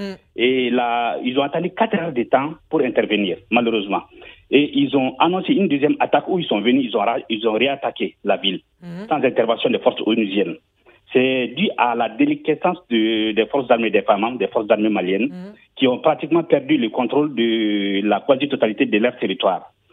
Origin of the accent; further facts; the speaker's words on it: Ségou, Mali; Je viens de la région de Ségou, à 35 km de Markala.